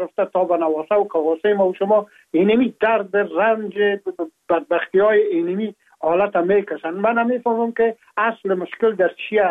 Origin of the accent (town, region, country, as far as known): Afghanistan; now in France